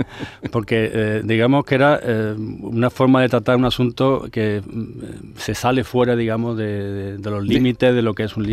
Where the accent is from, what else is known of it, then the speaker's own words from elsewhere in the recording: Granada, Andalusia, Spain; now in Málaga, Spain; es verdad que yo soy granadino, ejerzo de granadino, voy mucho por Granada, evidentemente, y sigo viviendo en mi ciudad, pero llevo muchísimos años fuera de Granada